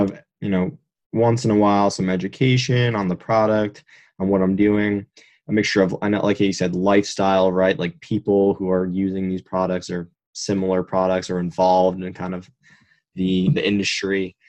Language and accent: English; New Jersey, United States; I'm from New Jersey